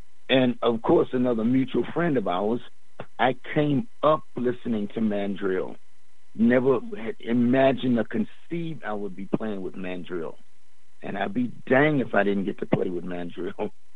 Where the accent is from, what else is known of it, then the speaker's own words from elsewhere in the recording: Dallas, Texas, United States; I'm just from Dallas, so it's hard for me to be something.